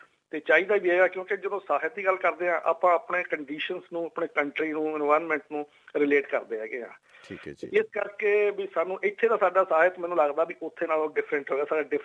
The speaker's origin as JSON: {"language": "Punjabi", "region": "Punjab", "country": "India", "moved": "yes", "said": "ਕਈ ਬੰਦੇ ਅਸੀਂ ਵੀ ਜਦੋਂ ਪੰਜਾਬ ਤੋਂ ਆਏ ਜਾਂ ਇੰਡੀਆ ਤੋਂ ਆਏ ਹੈਗੇ ਆ"}